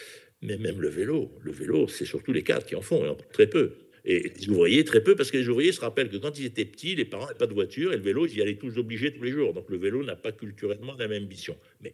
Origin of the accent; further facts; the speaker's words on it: Marseille, Provence-Alpes-Côte d'Azur, France; Vous savez, je suis Marseillais, j'ai été élu à Marseille.